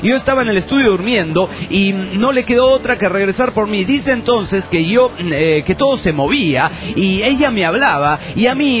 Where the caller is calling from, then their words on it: Oaxaca, Mexico; soy papá de Bebolinas desde Oaxaca, México.